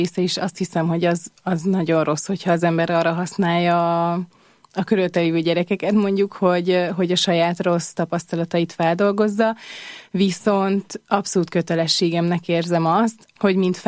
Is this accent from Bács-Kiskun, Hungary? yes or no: no; Budapest, Hungary; Én ugye arról beszéltünk, hogy Budapesten dolgoztam, és tanultam, és itt is születtem, itt is nőttem fel